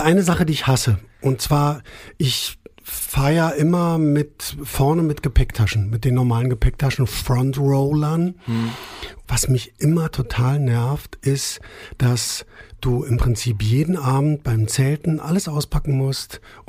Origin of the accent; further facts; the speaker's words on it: Berlin, Germany; So bin ich aufgewachsen. Ja. Als Berliner.